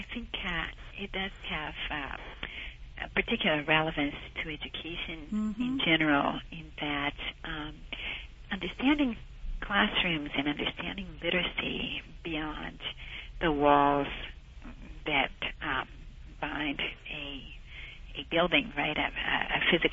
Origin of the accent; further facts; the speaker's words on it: Brazil; I grew up in Brazil